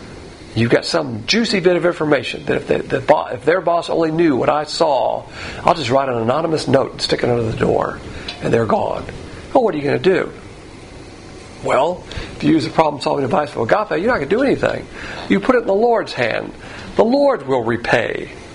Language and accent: English; the South, United States; Now, of course, as a Southerner, if I see a woman out there panhandling, I'll succumb to it more than a man.